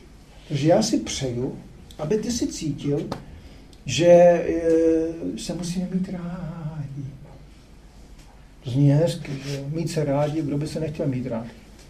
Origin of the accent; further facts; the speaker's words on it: Bohemia, Czechia; Já jsem nebyl standardní, já jsem pocházel z Čech a to z mě dělalo takového slovanského divného, jako takového prostě anomálii.